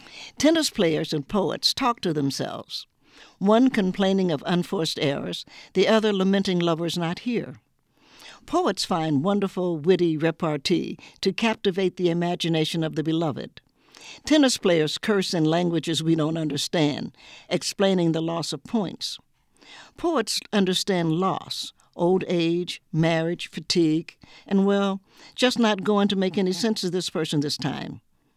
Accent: Knoxville, Tennessee, United States; I'm an Appalachian from Knoxville, Tennessee, and as you know, the Appalachian community was really the first white community to help the runaway slaves.

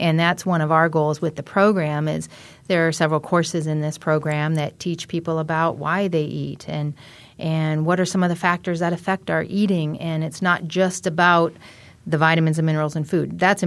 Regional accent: Iowa, United States; I tend to be a pork lover because I grew up in Iowa.

